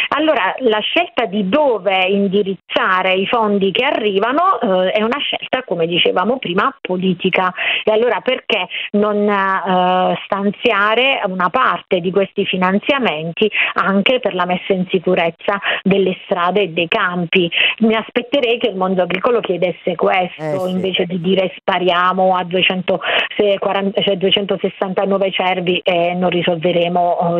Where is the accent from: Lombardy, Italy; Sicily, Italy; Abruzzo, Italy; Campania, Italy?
Abruzzo, Italy; io vengo dall'Abruzzo